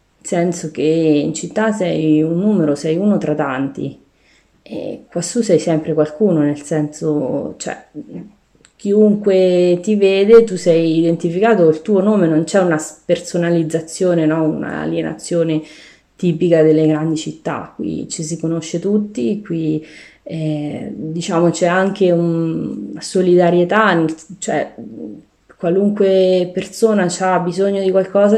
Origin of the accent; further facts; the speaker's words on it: Macerata, Marche, Italy; now in Fiastra, Italy; Allora, io sono nata a Macerata, cresciuta a Macerata, poi a un certo punto della mia vita ho lasciato il lavoro che avevo sempre a Macerata e mi sono trasferita qui a Fiastra.